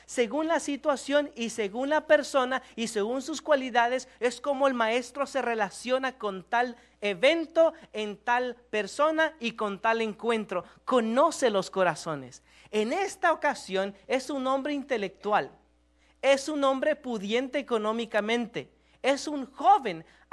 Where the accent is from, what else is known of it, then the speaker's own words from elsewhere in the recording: Mexico; yo soy mexicano